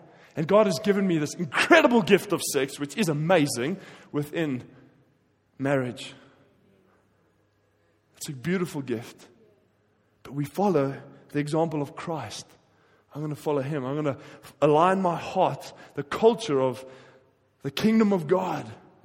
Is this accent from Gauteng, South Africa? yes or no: yes; Pretoria, Gauteng, South Africa; born there; I was born in Pretoria. I support the Blue Bulls, which is very heavenly. And I like my red meat. I live off red meat. And I'm a South African. I love the bush.